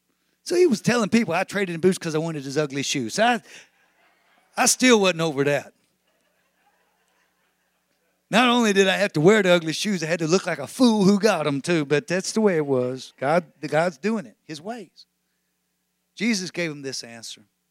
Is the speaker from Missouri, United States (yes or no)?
no; Texas, United States; I am a Texan, Lord, if you didn't remember.